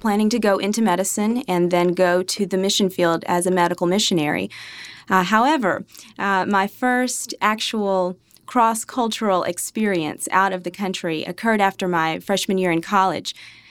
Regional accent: United States; And I, you know, as an American, I know how good life can be.

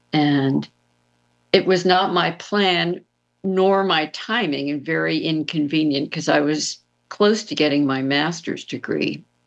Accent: New York City, New York, United States; I grew up in New York City, and I looked forward to the day when I could run my life and do it my way.

